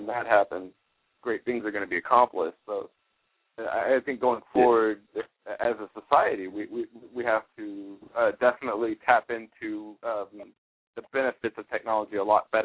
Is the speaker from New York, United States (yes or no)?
no; Texas, United States; Oh, I was just saying, I actually, I'm from Texas.